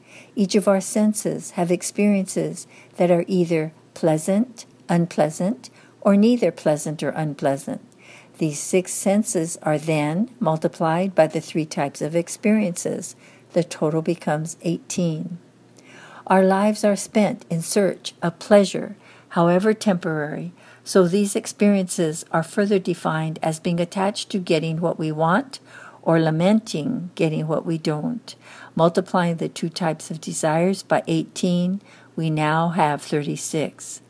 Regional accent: Arizona, United States; I'm recording this from Mesa, Arizona, while spending the holidays with both … Arizona is where I grew up

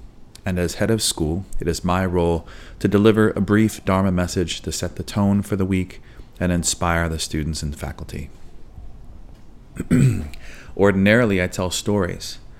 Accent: Cave Junction, Oregon, United States; I grew up in Southern Oregon, in a small timber town called Cave Junction.

